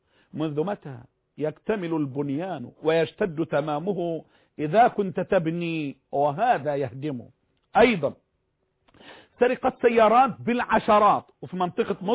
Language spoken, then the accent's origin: Arabic; Mansoura, Dakahlia, Egypt; عندنا في المنصورة